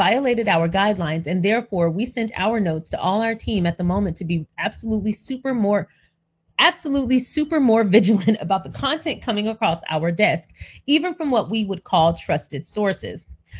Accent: United States; Plus, I'm American, so I really don't care.

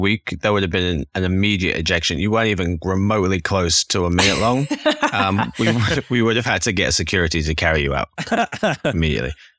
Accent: United Kingdom; I'm English

